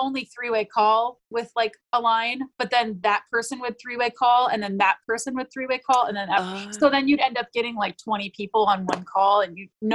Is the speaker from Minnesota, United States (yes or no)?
yes; Minneapolis, Minnesota, United States; And I'm from Minneapolis, which is a little bit more populated.